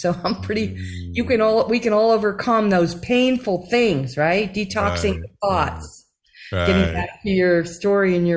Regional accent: New Jersey, United States; And I like to tell people, because I grew up in New Jersey, the extreme of being in Manhattan and just Jersey and all of that intensity.

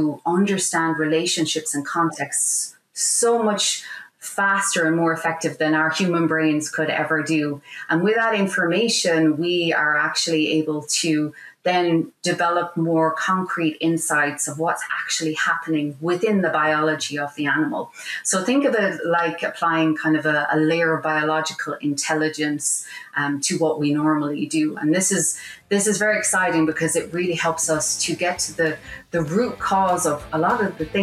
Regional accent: southeast, Ireland; I grew up on a small dairy farm in the southeast of Ireland.

